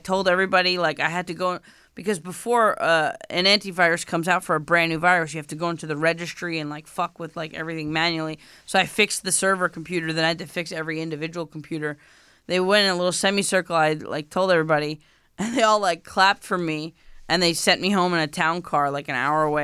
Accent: New York, United States; I'm from New York.

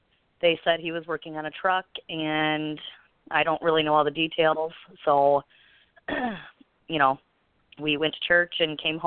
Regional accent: Adrian, Michigan, United States; born there; also born or lived in Toledo, Ohio; Well, we moved around a lot. I was born in Adrian, Michigan, and then my sister Janelle was born in Blissfield, and my sister Jolene, we moved to Toledo, Ohio, and that's where she was born. And that's where we lived until I was 5.

